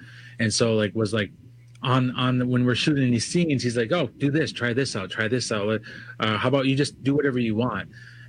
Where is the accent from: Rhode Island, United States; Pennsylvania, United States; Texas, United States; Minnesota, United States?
Minnesota, United States; also born or lived in South Dakota; I grew up on the Lower Sioux Rez and the Yankton Sioux Rez in South Dakota and Minnesota. Spent some time up in Southside Minneapolis as a kid.